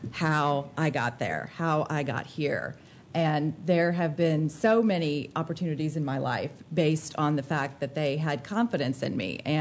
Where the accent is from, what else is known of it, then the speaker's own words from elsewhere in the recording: Virginia, United States; maybe I'm from Amherst County, Virginia, and maybe this is something we say there and not anywhere else